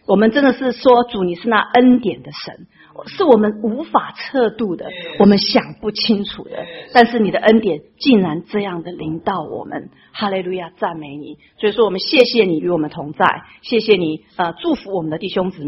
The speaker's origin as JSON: {"language": "Chinese", "country": "China", "said": "今天是普尔节，也是我们中国人的元宵节"}